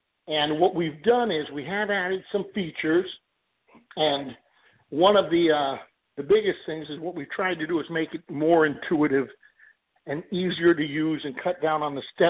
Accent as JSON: {"language": "English", "region": "Florida", "country": "United States", "tie": "born or raised there", "said": "I grew up here in South Florida, and my grandfather mm-hmm. used to take me to what they called the Fifth Street Gym in those days."}